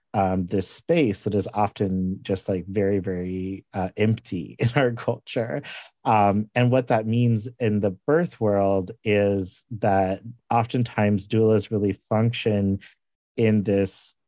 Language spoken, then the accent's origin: English; Missouri, United States; also born or lived in Tulsa, Oklahoma; I was living in Tulsa, Oklahoma, which is actually where I was born. But I grew up in Southwest Missouri.